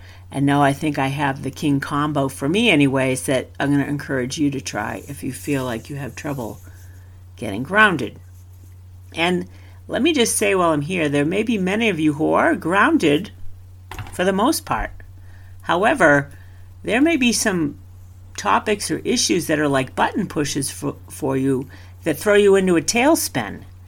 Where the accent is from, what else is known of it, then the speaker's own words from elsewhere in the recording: New England, United States; So, yeah, I live in Colorado now, and I grew up in New England, so grounding wasn't necessarily part of our vocabulary in New England whatsoever